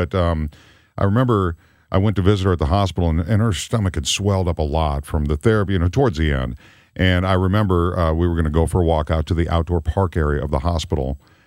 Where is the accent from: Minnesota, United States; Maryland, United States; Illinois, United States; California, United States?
Minnesota, United States; Rochester; I grew up in Rochester, Minnesota, where the Mayo Clinic is.